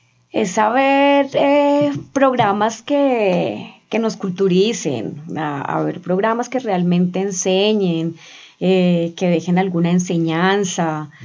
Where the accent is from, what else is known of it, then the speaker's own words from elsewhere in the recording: Colombia; todos estos lugares que nos construyen a nosotros como colombianos